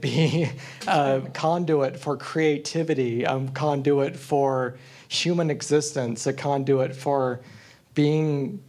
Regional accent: San Francisco, California, United States; I'm from San Francisco.

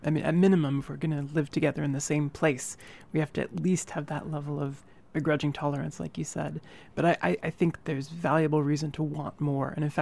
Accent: Midwest, United States; So I grew up in the Midwest in a politically conservative, a religious family.

